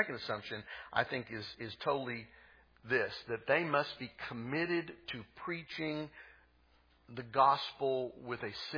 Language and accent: English; Oklahoma, United States; Well, folks, I'm from Oklahoma. And sometimes I sound like I'm from Oklahoma.